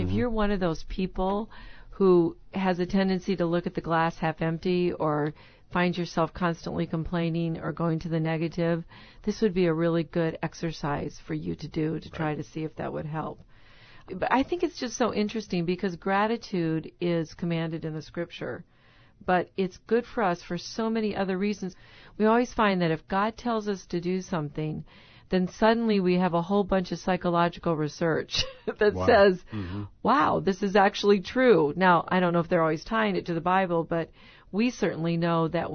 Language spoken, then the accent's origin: English; Michigan, United States; Well, I had to look at my home state of Michigan